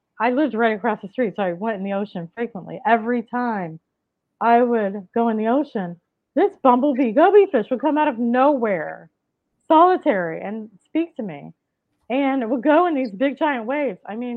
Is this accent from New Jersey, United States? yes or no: no; Florida, United States; I decided I was moving back off the island to Florida, because I'm from Florida.